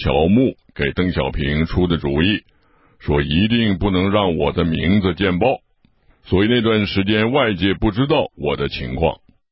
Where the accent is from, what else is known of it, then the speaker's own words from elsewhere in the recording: China; 我不想离开自己的祖国，因为毕竟是在中国做事情，而我是个中国人